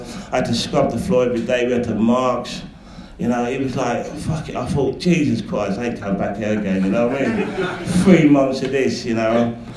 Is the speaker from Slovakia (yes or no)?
no; Brixton, London, United Kingdom; I was about 14, 15, and, you know, I grew up in Brixton on the front line